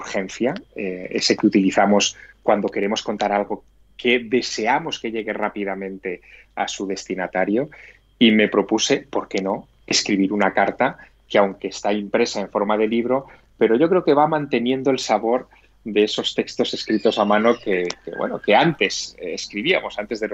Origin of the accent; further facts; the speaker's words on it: Teruel, Aragon, Spain; born there; mi padre fue cartero en la ciudad donde yo nací, en Teruel.